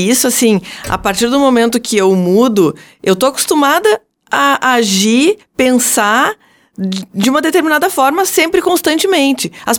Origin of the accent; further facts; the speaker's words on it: Passo Fundo, Rio Grande do Sul, Brazil; now in Porto Alegre, Brazil; Eu sou natural de Passo Fundo, mas eu moro hoje em Porto Alegre